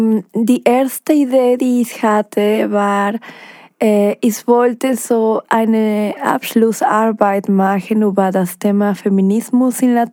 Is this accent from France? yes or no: no; Mexico City, Mexico; German is a second language; Ich komme aus Mexico City und ich muss sagen, ich bin oft auch in Mexiko